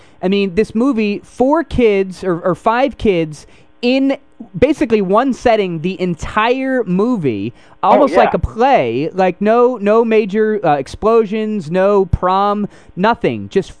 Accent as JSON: {"language": "English", "region": "New Jersey", "country": "United States", "tie": "born or raised there", "said": "I mean, me, I grew up in New Jersey. I had never been to Chicago before."}